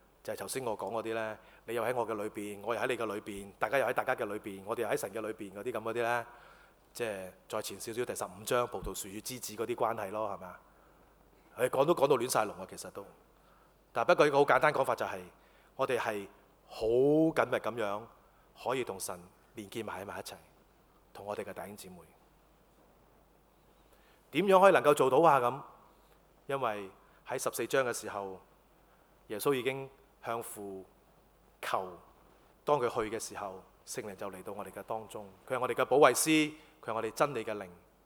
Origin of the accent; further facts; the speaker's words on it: Hong Kong; 我哋香港人真係咁噶